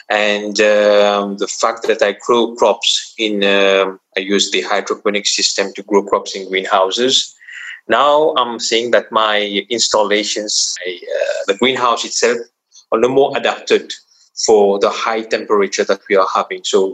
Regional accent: Mauritius; English is a second language; I come from Mauritius, a small island in the Indian Ocean.

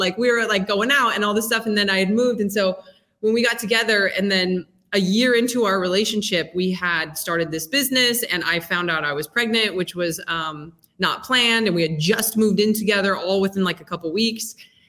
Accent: Salt Lake City, Utah, United States; So I grew up in Salt Lake City, Utah. My family was very active in the Mormon church.

